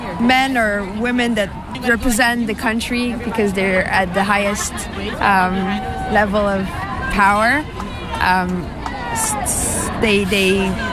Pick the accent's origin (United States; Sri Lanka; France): France; I'm from France.